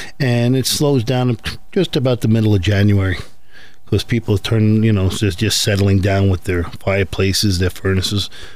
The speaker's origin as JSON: {"language": "English", "region": "New York", "country": "United States", "lives_now": "Scranton, United States", "said": "I'm originally from New York, and I'm out here for the last 9 years in Scranton."}